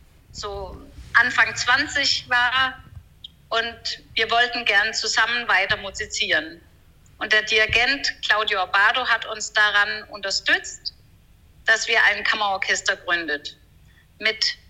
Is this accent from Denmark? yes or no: yes; Denmark; German is a second language; now in Hamburg, Germany; Ich komme aus Dänemark und wohne jetzt in Hamburg.